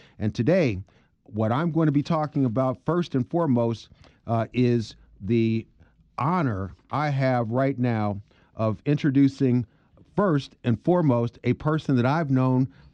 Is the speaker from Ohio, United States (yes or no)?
yes; Ohio, United States; Cuyahoga County is the place where I grew up. It's the place where my family is called home since my days growing up in Glenville.